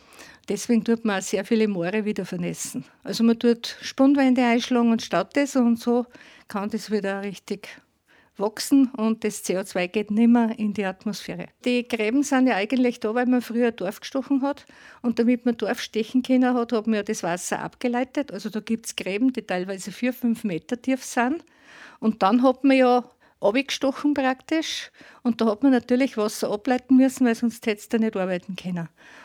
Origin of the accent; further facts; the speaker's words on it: Salzburg, Austria; now in Eggelsberg, Austria; Ich bin Zugereiste, ich komme aus dem Bongau, bin ja eigentlich jetzt seit 50 Jahren in Eckelsberg.